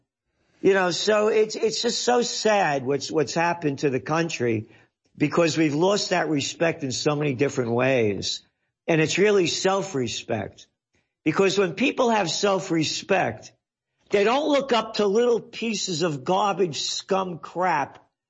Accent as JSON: {"language": "English", "town": "Bronx", "region": "New York", "country": "United States", "tie": "born or raised there", "said": "I'm the first of the baby boomers. I'm born in 46 and I grew up in the Bronx"}